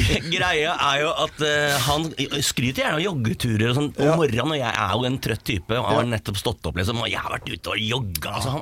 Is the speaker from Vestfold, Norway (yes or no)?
yes; Sandefjord, Vestfold, Norway; Og min hjemby.